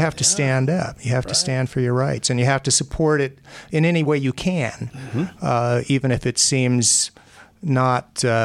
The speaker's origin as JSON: {"language": "English", "town": "Los Angeles", "region": "California", "country": "United States", "tie": "born or raised there", "said": "Yeah, I was just in the tail end of my high school. I grew up in Los Angeles."}